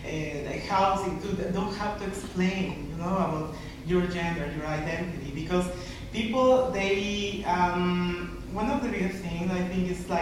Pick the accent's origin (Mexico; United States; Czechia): Mexico; now in Canada; I come from Mexico, and I came in 2009.